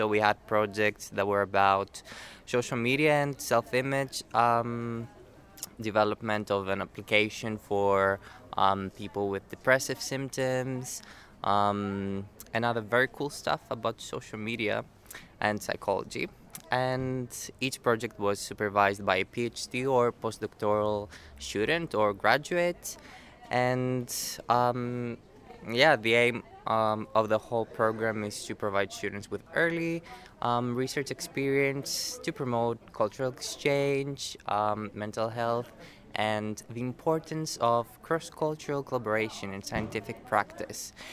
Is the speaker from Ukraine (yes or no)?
no; Greece; I'm from Greece